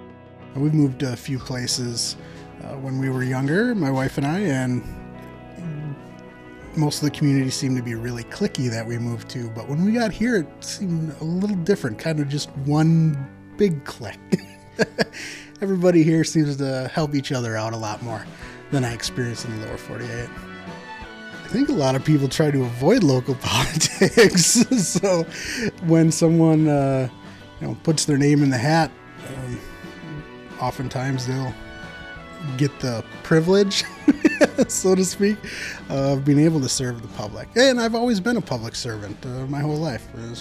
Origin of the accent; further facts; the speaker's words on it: Wisconsin, United States; also born or lived in Minnesota; now in Kotzebue, United States; And we just kind of got sick of living in Minnesota. We're from Wisconsin originally, and there's a football battle there that we played into pretty good.